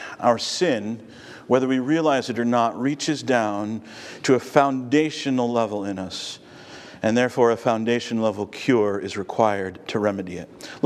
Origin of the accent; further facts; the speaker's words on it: Virginia, United States; now in Ohio, United States; Most of you know that although I was born here in Ohio, we moved to Virginia. My family moved to Virginia when I was about six, about my own son Ransom's age, and I grew up in Virginia.